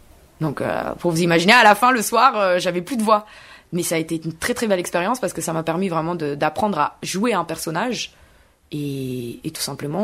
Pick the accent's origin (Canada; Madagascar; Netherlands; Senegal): Madagascar; now in Poitiers, France; de revenir là où je viens. En tout cas, enfin moi je suis arrivée de Madagascar, je suis arrivée à Poitiers